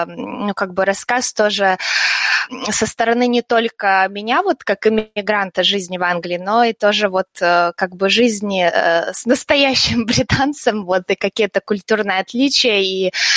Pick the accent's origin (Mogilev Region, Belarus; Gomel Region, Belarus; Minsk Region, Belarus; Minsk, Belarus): Gomel Region, Belarus; Rogachev; now in York, United Kingdom; я родом из Беларуси, из маленького городка, где делают сгущенку.